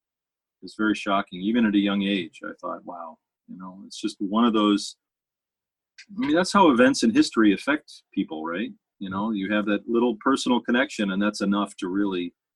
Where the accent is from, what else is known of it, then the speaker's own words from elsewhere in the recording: Ohio, United States; The soldiers were first sent to my hometown, which was this little tiny town outside of Akron, very much like the town in punk rock and Mobile Homes.